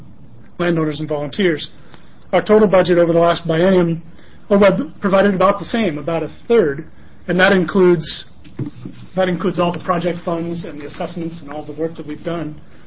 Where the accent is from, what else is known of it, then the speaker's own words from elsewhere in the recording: Oregon, United States; I was born in Oregon and grew up on a stream tributary to the Tualatin River, and in some ways started my career there.